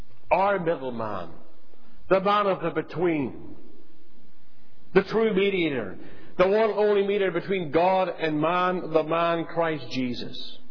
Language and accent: English; Ireland; But while growing up in Ireland where linen was done, I'm quite clear what a weaver's beam is.